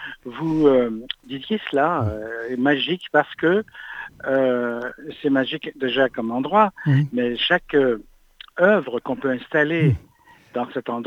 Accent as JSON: {"language": "French", "region": "Quebec", "country": "Canada", "moved": "as an adult", "lives_now": "France", "said": "Et je suis venu en France en 84 pour un an."}